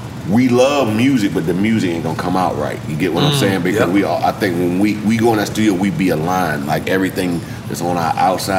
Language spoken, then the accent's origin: English; the South, United States; But I'm still from the South.